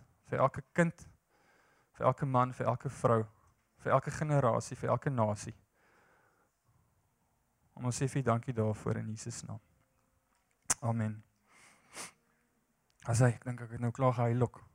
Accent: Free State, South Africa; Ek kom uit die Vrystaat uit. Ek is in 'n Mielieland gebore. Nie letterlik nie.

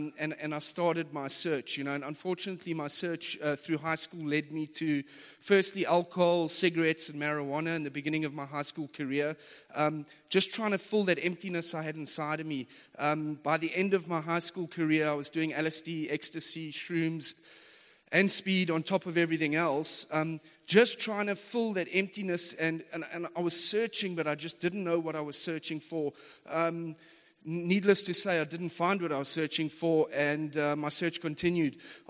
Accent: Umhlanga, KwaZulu-Natal, South Africa; I grew up in Umhlanga in Durban. Normal working class family.

